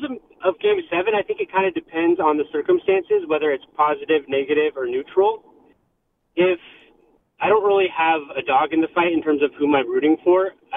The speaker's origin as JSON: {"language": "English", "town": "Cincinnati", "region": "Ohio", "country": "United States", "said": "because I'm from Cincinnati."}